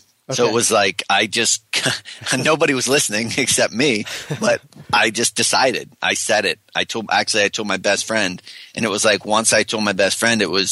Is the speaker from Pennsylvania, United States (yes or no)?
yes; Hollidaysburg, Pennsylvania, United States; I grew up a wrestler in Central Pennsylvania, went on to college.